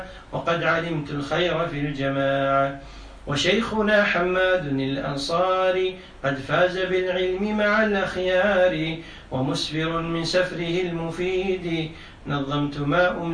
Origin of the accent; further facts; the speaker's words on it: Kuwait; وحد عندنا في الكويت في ناس إذا صار يقرأ ويكتب يظن نفسه عالم